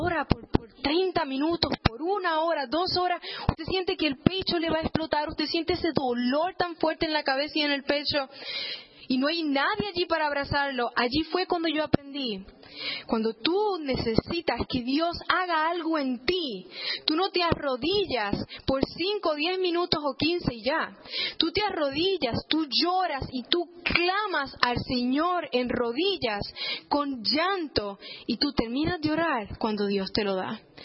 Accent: Puerto Rico; moved away as an adult; now in United States; Básicamente yo crecí en Puerto Rico. Se me ofreció una oportunidad para venir a Ohio State a estudiar y así lo hice. Y me vine acá. Puerto Rico era fácil, crecí allí

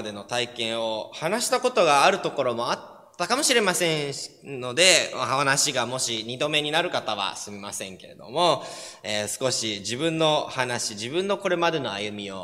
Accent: Kyoto, Japan; いや、日本生まれ育ちです。京都ですって言うと、京都？とか言われるんですけども、丹波の黒豆の有名なんですね、丹波から、丹波生まれ育ちだったんですけれども

